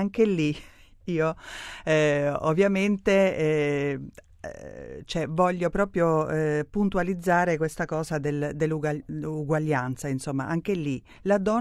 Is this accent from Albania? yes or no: yes; Albania; io vengo dall'Albania e ho vissuto in Albania il comunismo